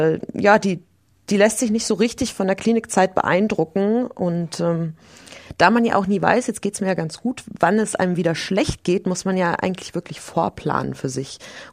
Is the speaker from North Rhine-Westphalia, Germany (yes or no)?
no; Grassau, Bavaria, Germany; also born or lived in Berlin; Ich bin in Berlin geboren, aber wurde dann verschleppt ins oberbayerische Grassau, wo meine Eltern Gott sei Dank noch wohnen